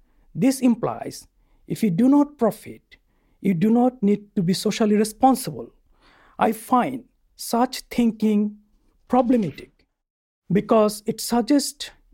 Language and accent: English; Dhaka, Dhaka Division, Bangladesh; I grew up in Dhaka, the capital of Bangladesh.